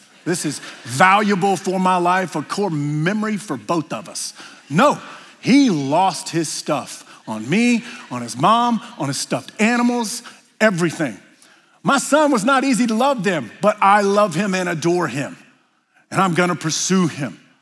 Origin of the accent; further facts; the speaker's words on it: South Carolina, United States; Look, I grew up in South Carolina. It is cultural there.